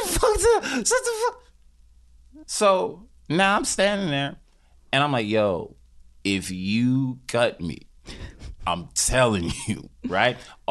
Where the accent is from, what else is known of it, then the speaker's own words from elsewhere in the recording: New York City, New York, United States; Yeah, I'm from Harlem.